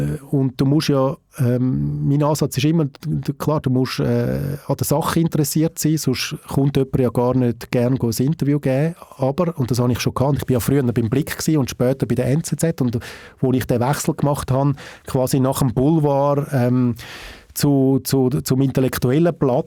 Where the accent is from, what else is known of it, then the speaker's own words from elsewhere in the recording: Winterthur, Zurich, Switzerland; Ich komme ja aus einer Arbeiterfamilie. Mein Vater war Arbeiter gewesen, der Sulzer. Ich bin in Winterthur aufgewachsen